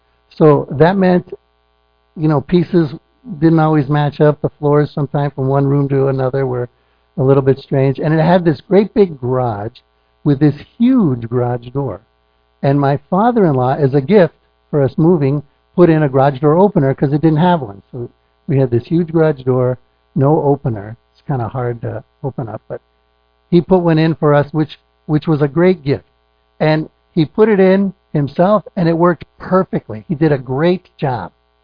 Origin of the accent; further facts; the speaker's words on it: Sacramento, California, United States; This is my wife, Luba. Luda? That's Luba. And we're from Sacramento.